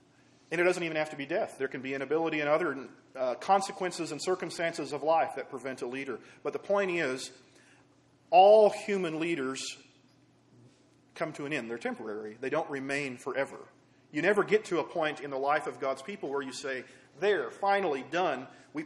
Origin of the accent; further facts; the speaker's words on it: Seminole, Oklahoma, United States; I go back to growing up in Seminole, Oklahoma.